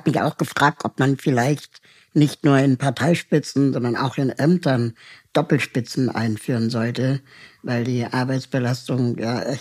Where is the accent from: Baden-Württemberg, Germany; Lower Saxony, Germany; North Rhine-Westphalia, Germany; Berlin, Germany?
Berlin, Germany; also born or lived in Peru; bin eigentlich auch eine Berliner Pflanze, bin zwar in Peru geboren, aber seit meinem ersten Lebensjahr in West-Berlin.